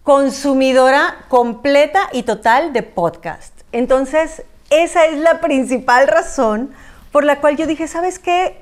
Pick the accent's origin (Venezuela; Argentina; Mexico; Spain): Mexico; A pesar de que yo soy mexicana, tú eres ecuatoriana, nos conocimos en Miami